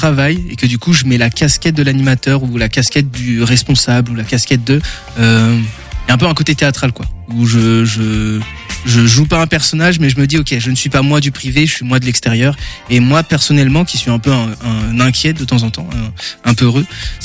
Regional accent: Angers, Pays de la Loire, France; J'ai grandi à Angers.

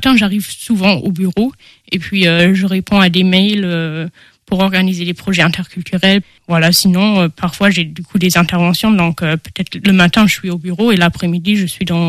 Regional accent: Osnabrück, Lower Saxony, Germany; French is a second language; now in France; j'ai 20 ans et je viens de l'Allemagne, d'Osnabrück, qui est la ville jumelle d'Angers.

